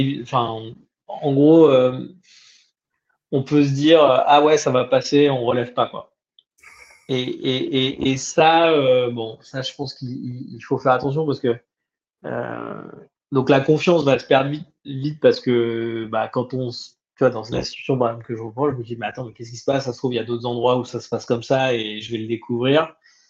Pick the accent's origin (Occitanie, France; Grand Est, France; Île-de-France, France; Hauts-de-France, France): Île-de-France, France; Paris; Écoute, en tant que bon parisien, je suis à 12 sur 12, vérifié récemment.